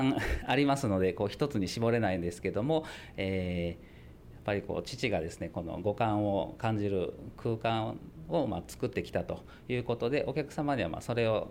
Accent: Okinawa, Japan; 僕は沖縄の出身なんですが、はい、沖縄にいる時に北野さんの娘と知り合いまして、それで結婚して沖縄で生活をしていたんですけども

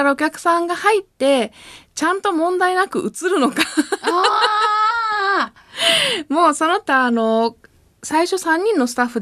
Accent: Nishinomiya, Hyogo, Japan; 地元が西宮なんですけど、うん、西宮の地域情報誌の編集部にいて、

